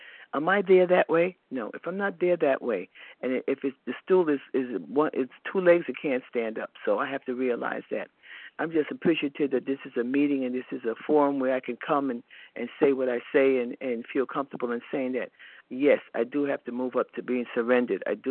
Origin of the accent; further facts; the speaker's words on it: Charlotte, North Carolina, United States; And I'm from Charlotte, North Carolina. I think I said that.